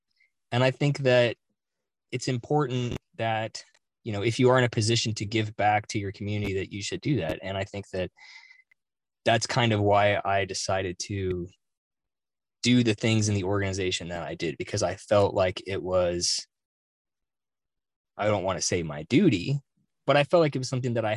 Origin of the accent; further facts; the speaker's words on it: Wichita, Kansas, United States; moved away as an adult; also born or lived in Missouri / Wyoming; But no, I'm actually from Wichita, Kansas. I was born out there and I went to school out there. And then I did my graduate degree at the University of Missouri and then met a woman who I married.